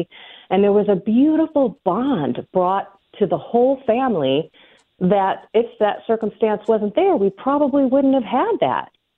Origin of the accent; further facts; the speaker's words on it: Chicago, Illinois, United States; And you mentioned we're from the Chicagoland area.